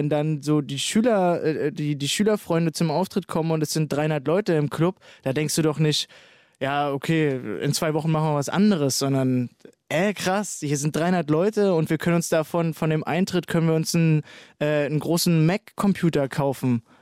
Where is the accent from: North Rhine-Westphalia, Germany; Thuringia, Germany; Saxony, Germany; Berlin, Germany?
Berlin, Germany; Kaulsdorf; Und ich habe mir immer ein Grundstück ausgeguckt, in Kaulsdorf, da wo ich aufgewachsen bin, und das war so ein kleines Industriegrundstück